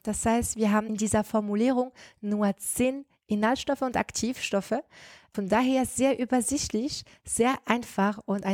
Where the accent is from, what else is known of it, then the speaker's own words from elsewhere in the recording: France; German is a second language; now in Germany; Und wie man das bestimmt hört, ich bin auch made in France. Ich komme ursprünglich aus Frankreich